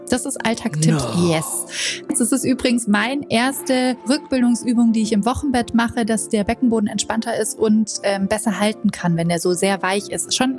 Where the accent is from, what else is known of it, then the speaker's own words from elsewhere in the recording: Hanover, Lower Saxony, Germany; ich bin Hebamme, ich komme aus Hannover